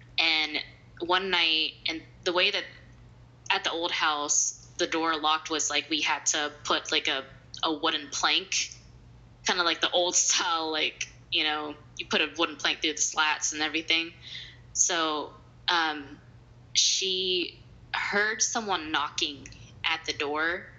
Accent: Kentucky, United States; So, I'm from Kentucky, and we were going to go to Louisville to go through Waverly Hills.

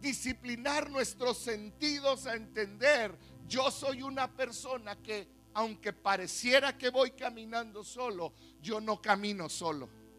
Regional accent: Mexico; Como mexicanos somos de las culturas más indisciplinadas que hay.

